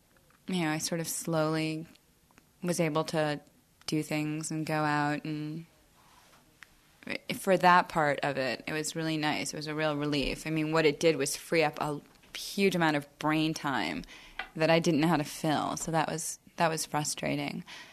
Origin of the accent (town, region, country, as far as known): New York, United States